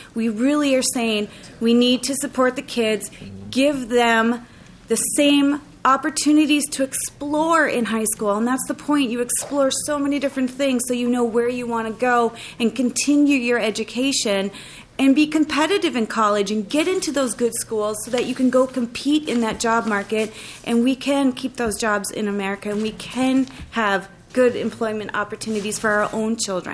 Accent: Cambridge, Minnesota, United States; Oh, Cambridge Iciante.

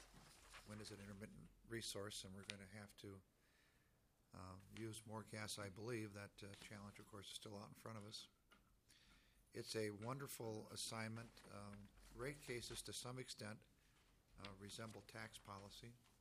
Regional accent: Minneapolis, Minnesota, United States; I grew up in South Minneapolis. My mother was a school social worker. My dad was a lawyer, an Irish Catholic family.

